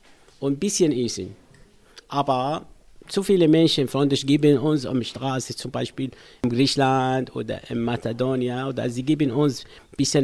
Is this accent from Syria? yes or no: yes; Syria; German is a second language; moved away as an adult; now in Germany; Ich komme aus Syrien. Ich bin seit in Deutschland 16 Monate. Ich bin verheiratet, ich habe 2 Kinder